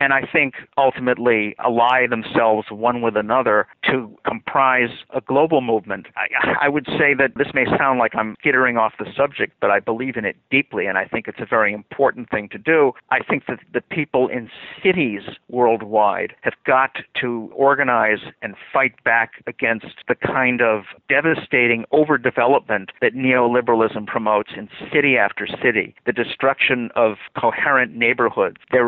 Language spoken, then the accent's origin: English; Illinois, United States; I'm from Illinois, where Barack Obama was a senator